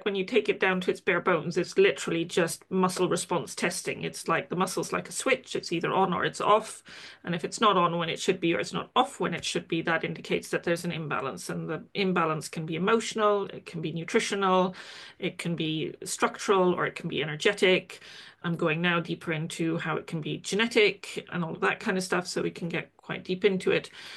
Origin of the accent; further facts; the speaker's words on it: Auroville, Tamil Nadu, India; Yeah, so I was born and brought up in India, a international township called Auroville, which is where my surname comes from.